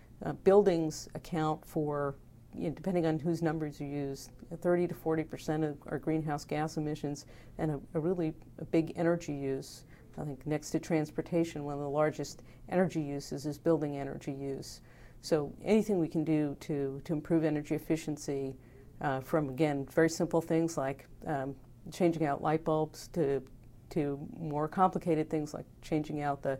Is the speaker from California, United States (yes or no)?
yes; California, United States; And I'm from California, and we just voted for high-speed rail